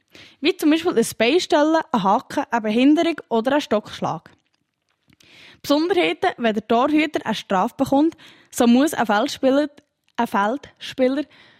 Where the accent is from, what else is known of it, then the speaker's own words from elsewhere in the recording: Bönigen, Bern, Switzerland; Mein Heimatort ist auch Bönigen.